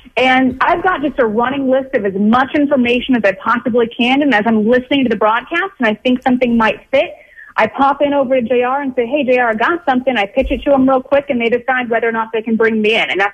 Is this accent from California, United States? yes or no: yes; California, United States; now in Philadelphia, United States; because I am from the California area, because I was in that market for so long